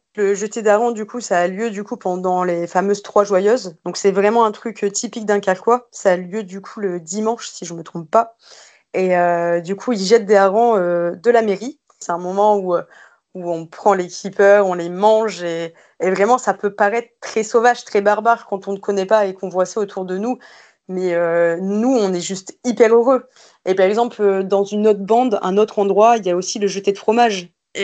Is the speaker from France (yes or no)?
yes; Hauts-de-France, France; j'ai 27 ans, je viens des Hauts-de-France.